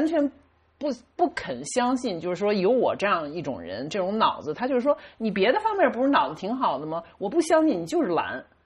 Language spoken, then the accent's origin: Chinese; Beijing, China; 我在北京家门口都能搞丢，我只知道我们家日坛周围